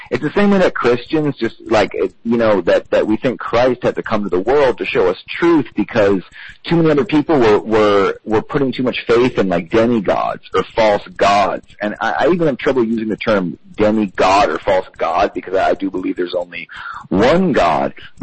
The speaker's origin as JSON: {"language": "English", "region": "Massachusetts", "country": "United States", "said": "I'm from Massachusetts. I'm a liberal."}